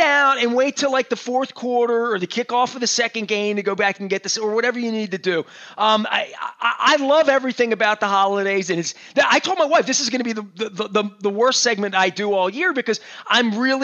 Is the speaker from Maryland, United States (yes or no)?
yes; Baltimore, Maryland, United States; I mean, I love for the holidays because I'm from East Baltimore